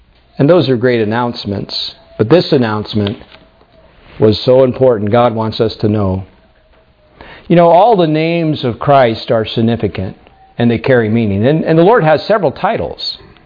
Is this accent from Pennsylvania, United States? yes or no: yes; Pennsylvania, United States; And if you go to Pennsylvania, my home state, you know how here you have like a elk crossing sign